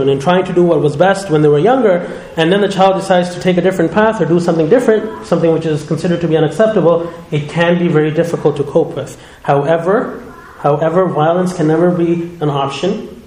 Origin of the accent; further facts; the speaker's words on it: Canada; As Canadian Muslims, sometimes you're made to feel like, oh, we're aliens in this country